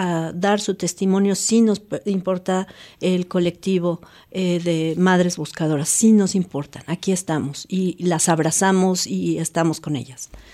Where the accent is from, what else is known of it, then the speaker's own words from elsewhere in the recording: Mexico; esa llaga que como mexicanos tenemos.